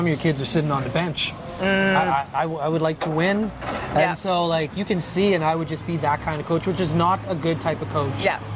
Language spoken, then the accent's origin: English; Fort McMurray, Alberta, Canada; I'm from Fort McMurray